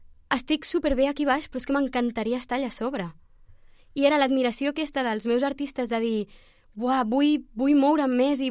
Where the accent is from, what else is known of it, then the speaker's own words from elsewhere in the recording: Martorell, Catalonia, Spain; Martorell.